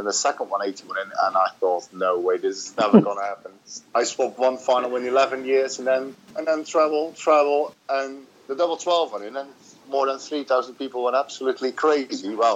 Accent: Netherlands; English is a second language; I'm from Holland and it's the Dutch Open

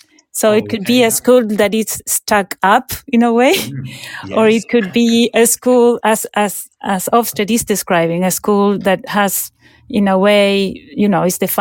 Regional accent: Chile; now in London, United Kingdom; originally I'm from Chile, yeah. And mm-hmm. And my names are from Spain and French ancestors.

